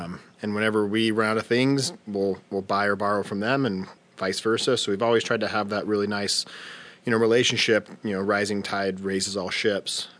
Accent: Utah, United States; Beer, it's special to my heart because I grew up in Utah

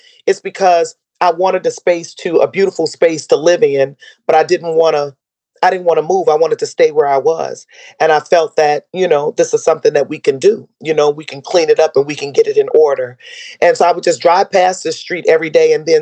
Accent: Detroit, Michigan, United States; I was born in Highland Park, actually. And as a little girl, we moved on a baby, actually. My family, we moved to Detroit, which is, well, look, almost right across the street

